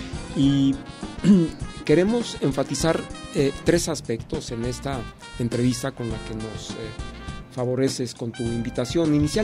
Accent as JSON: {"language": "Spanish", "country": "Mexico", "said": "nos llevaría a nosotros como mexicanos a revisar si dicha xenofobia nos ronda"}